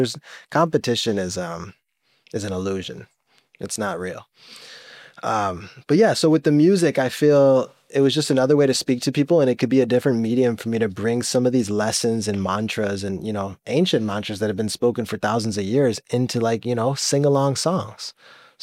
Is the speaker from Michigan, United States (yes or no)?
yes; Detroit, Michigan, United States; growing up in Detroit, like I've always loved rap music and hip hop music